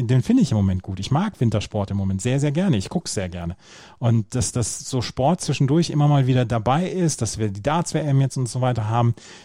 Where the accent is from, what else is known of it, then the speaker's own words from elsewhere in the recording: Bad Oeynhausen, North Rhine-Westphalia, Germany; Aber die Maskenpflicht in Innenstädten wurde auch in meiner Heimatstadt Bad Oeynhausen durchgesetzt.